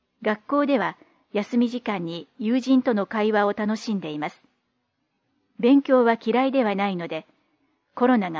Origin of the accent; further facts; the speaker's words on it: Arakawa, Tokyo, Japan; 私は荒川区で生まれ、荒川区で育ちました。父はイギリス出身ですが、私はこれまでずっと日本で暮らしています。